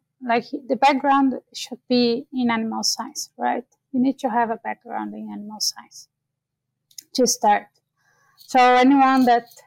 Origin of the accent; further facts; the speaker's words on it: Brazil; now in Canada; I'm originally from Brazil.